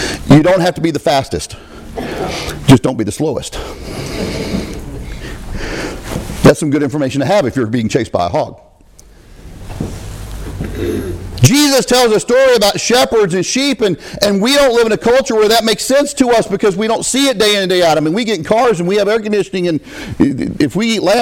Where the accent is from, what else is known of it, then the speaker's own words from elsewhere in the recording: Arkansas, United States; I grew up a family in Arkansas.